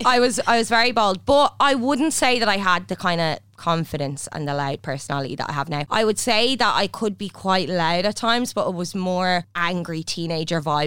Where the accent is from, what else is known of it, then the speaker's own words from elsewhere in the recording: Drogheda, County Louth, Ireland; No, not from Dublin. I'm from Tully Allen, Drogheda.